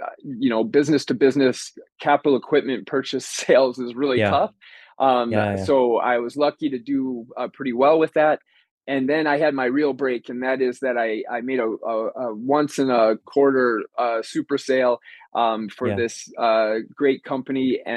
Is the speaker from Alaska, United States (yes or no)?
no; Michigan, United States; moved away as an adult; now in California, United States; So I grew up in the Midwest in Michigan, a great place to come from.